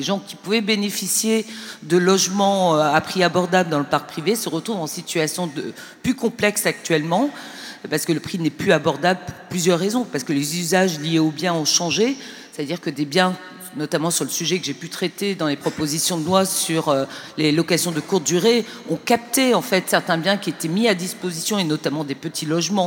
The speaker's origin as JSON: {"language": "French", "region": "Brittany", "country": "France", "said": "je suis de Bretagne"}